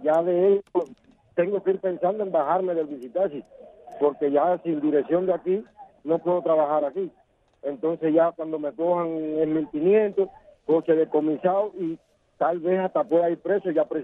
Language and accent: Spanish; Quivicán, Mayabeque, Cuba; now in Havana, Cuba; Actualmente estoy aquí en La Habana Vieja, pero la dirección que tengo en el carnet es de provincia Habana, de Quibicán.